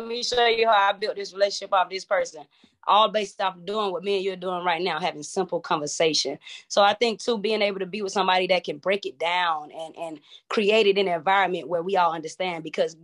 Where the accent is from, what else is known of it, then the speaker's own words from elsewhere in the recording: Atlanta, Georgia, United States; and I'm from Atlanta, Georgia, born out of Georgia Baptist, which is now Wellstar or whatever, I'm real.